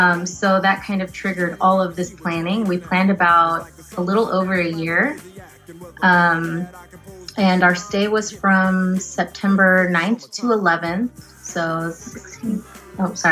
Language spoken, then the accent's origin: English; California, United States; So we grew up in California. We would go to Disneyland all the time growing up as children